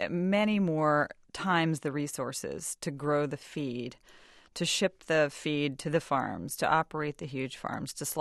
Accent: Doraville, Georgia, United States; I grew up in Doraville, Georgia, and I ate barbecued ribs and chicken fried steak and all kinds of cheesy grits

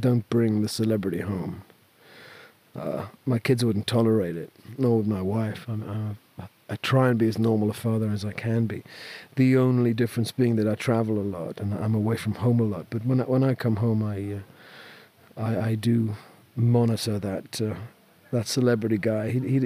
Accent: Newcastle, North East England, United Kingdom; I used to sell the Evening Chronicle in my hometown at Newcastle, and I developed a singing style to get over traffic.

